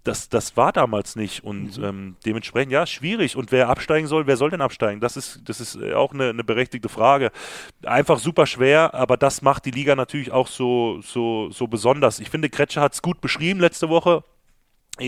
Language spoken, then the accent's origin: German; Thening, Upper Austria, Austria; ich komme jetzt aus Thening, ja, die Gemeinde hat 11.000 Einwohner. Dort geht man zur Schule